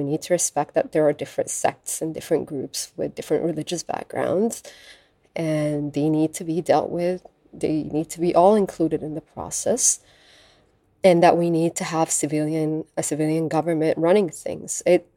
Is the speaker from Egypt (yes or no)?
yes; Egypt; And I'm Egyptian. He made fun of Egyptians, which is a common thing among Arabs. I made fun of my accent.